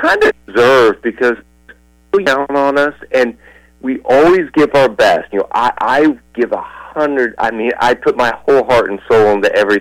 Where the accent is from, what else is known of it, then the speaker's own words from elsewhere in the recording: Indiana, United States; growing up in Indiana, and, you know, I grew up in an area that, you know, was a big farming area in southwest part of the state.